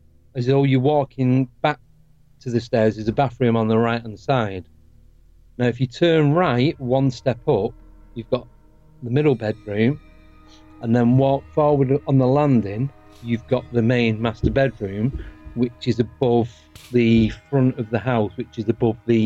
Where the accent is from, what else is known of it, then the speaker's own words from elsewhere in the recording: Manchester, North West England, United Kingdom; Now, I'm from Manchester, originally, in the northwest of England.